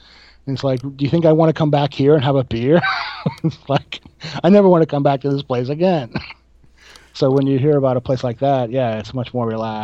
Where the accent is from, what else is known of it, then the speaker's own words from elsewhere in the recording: Tampa, Florida, United States; Okay, because I grew up in Tampa, which is it's like just it's to the right of right wing, I guess.